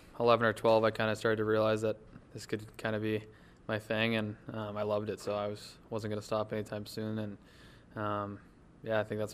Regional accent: Lexington, Massachusetts, United States; Yeah, I grew up in Massachusetts, Lexington, and I think the whole family was in 2 miles of each other, so it was fun growing up there and played for the Boston Junior Eagles, and then obviously moved on ever since then

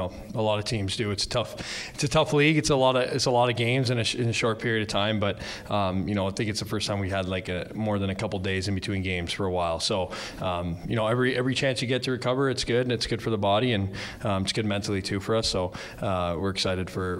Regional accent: Toronto, Ontario, Canada; I'm from Toronto, so there's a lot of hockey fans back in my hometown.

